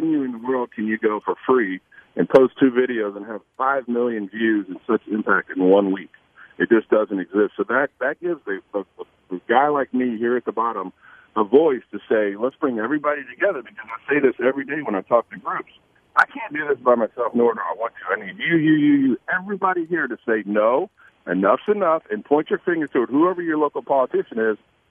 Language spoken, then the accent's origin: English; Indiana, United States; now in Florida, United States; I'm not a Floridian. I'm a Hoosier from Indiana. I came here to enjoy the outdoors and our ocean.